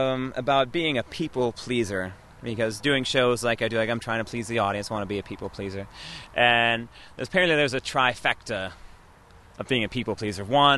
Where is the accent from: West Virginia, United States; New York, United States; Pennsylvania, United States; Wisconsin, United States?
Wisconsin, United States; Fall Creek; I'm from Fall Creek, Wisconsin, and I'm 33 years old.